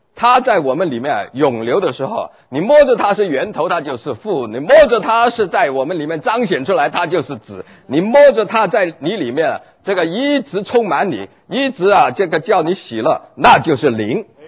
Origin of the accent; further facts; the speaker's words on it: China; 我们中国人